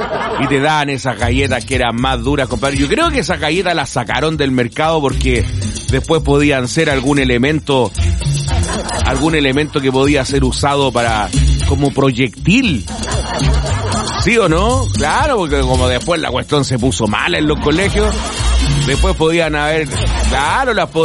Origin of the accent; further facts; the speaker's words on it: Cauquenes, Maule, Chile; pero por lo menos yo que fui criado en Cauquenes, uno decía, vamos a la leche.